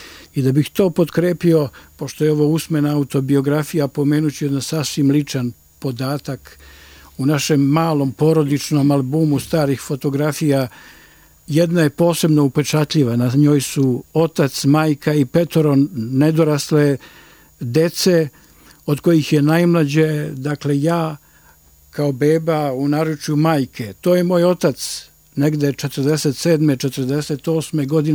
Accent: Herceg Novi, Herceg Novi Municipality, Montenegro; počelo je zapravo još u detinjstvu u Herceg-Novom

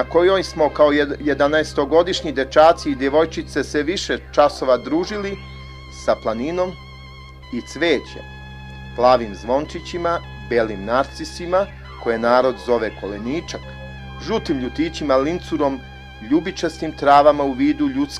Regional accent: Raška District, Serbia; Rođen sam i odrastao u Podgorini Stolova. Ispod njegovog grebena Orlovca, gde mi se nalazi rodna kuća.

